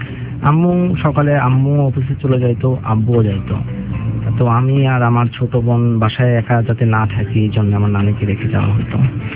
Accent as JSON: {"language": "Bangla", "town": "Kushtia", "region": "Khulna Division", "country": "Bangladesh", "tie": "born or raised there", "also_born_or_lived": "Kumarkhali", "said": "তাদের পোস্টিং ছিল কুমারখালীতে, ওখানে আমার জন্ম। বাট আমার চার বছর বয়সে আব্বু আম্মুর আবার বদলি হয়ে যায়, এবং এটা আমি লাকিলি বলবো যে আমি কুষ্টিয়ায় শেষ পর্যন্ত বদলি হওয়ার কারণে কুষ্টিয়ায় আমি বড় হতে পেরেছি।"}